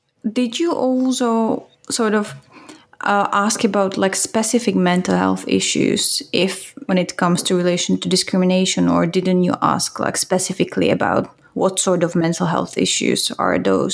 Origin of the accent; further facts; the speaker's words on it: Czechia; even in Europe, I'm coming from the Czech Republic, and the stigma is still there.